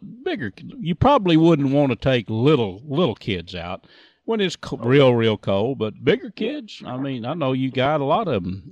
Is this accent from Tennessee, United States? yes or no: no; Texas, United States; Of course, a kid like I was raised up in East Texas, catfishing is what we did.